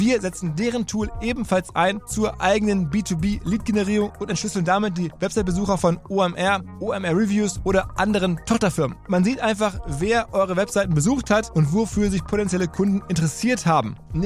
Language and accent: German; North Rhine-Westphalia, Germany; Ich bin ja aus dem Ruhrgebiet, also Schalke-Fan aufgewachsen.